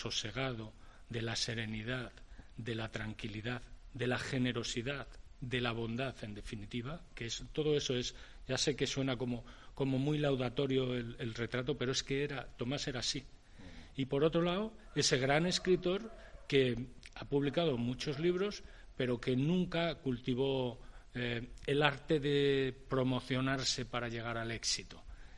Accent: Arenas de San Pedro, Castile and León, Spain; Pues yo le conocí en mi pueblo, Arenas de San Pedro

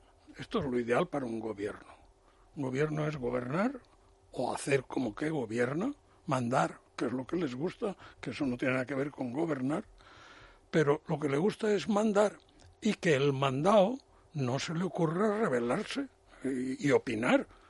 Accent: Spain; somos muchos los españoles

